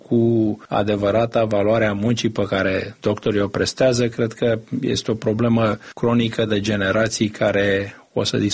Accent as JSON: {"language": "Romanian", "country": "Romania", "said": "eu sunt originar din România"}